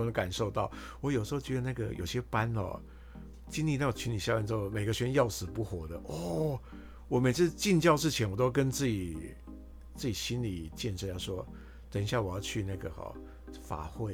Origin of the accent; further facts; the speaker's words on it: Taiwan; 就好像我们台湾人学广东话，可能比美国人学广东话要快的这种感觉